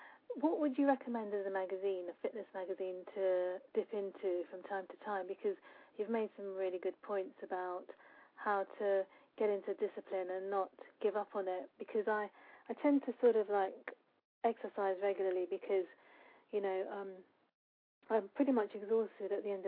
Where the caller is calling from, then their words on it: London, United Kingdom; I'm calling from the UK.